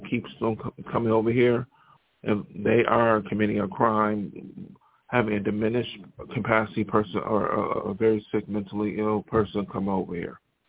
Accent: Buffalo, New York, United States; I dealt with people coming from my hometown, from Buffalo, New York

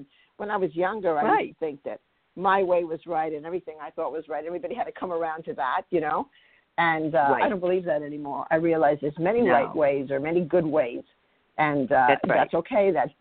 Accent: New York, United States; I mean, I'm originally from New York, so there's a lot of agreeing to disagreeing up in the Northeast, and I have wonderful friendships there, still have, but not that I see them every day anymore.

